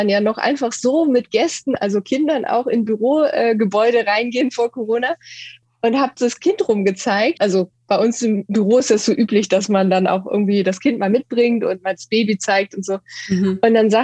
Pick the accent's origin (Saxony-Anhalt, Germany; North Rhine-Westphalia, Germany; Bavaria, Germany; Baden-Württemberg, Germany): North Rhine-Westphalia, Germany; Düsseldorf; ich bin 39 Jahre alt, wie gesagt, Mutter einer kleinen Tochter, verheiratet. Ich lebe in Düsseldorf. Ich bin auch hier geboren.